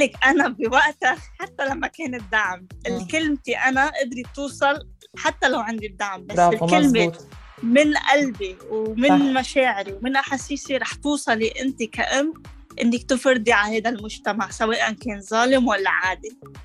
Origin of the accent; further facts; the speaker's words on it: Lebanon; now in Canada; ومشان هيك كندا أعظم دولة بالعالم، وأولى مع أني أنا لبنانية، بس كندا اللي عطتنا إياه